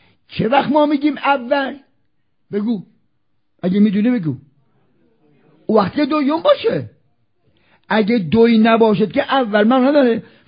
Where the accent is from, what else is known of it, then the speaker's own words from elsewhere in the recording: Isfahan, Iran; now in Qom, Iran; من خب بچه اصفهانم، مساکن قم، میرم و میام، مادرم، خواهرام، داداشام، دو تاشون اصفهانن